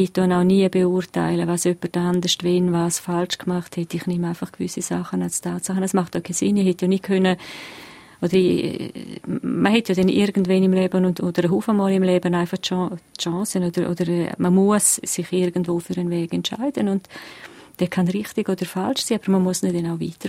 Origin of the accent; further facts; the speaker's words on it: Graubünden, Switzerland; Ja, also ich bin Bündner